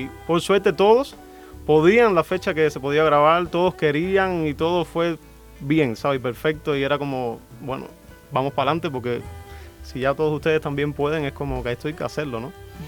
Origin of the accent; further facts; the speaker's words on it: Santa Clara, Villa Clara, Cuba; hablan del campo de Santa Clara, mi ciudad natal en Cuba, hablan de mis vivencias en diferentes ciudades como La Habana, Madrid